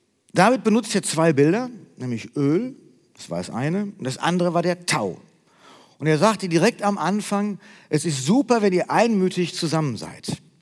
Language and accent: German; North Rhine-Westphalia, Germany; ich sage ja nicht, ich bin Nordrhein-Westfaler, wenn ich irgendwo hinfahre. Ich sage, ich bin Deutscher.